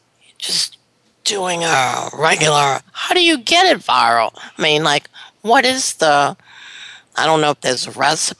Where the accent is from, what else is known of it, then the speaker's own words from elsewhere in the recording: the South, United States; Boy, I'm from the South. I bombard all the names with French accents.